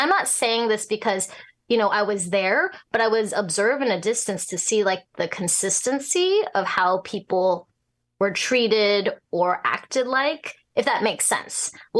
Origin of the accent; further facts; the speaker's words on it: Hong Kong; born there; it was very confusing for them to hear that I was born in Hong Kong, but I don't speak Chinese. But it's because I couldn't speak Mandarin.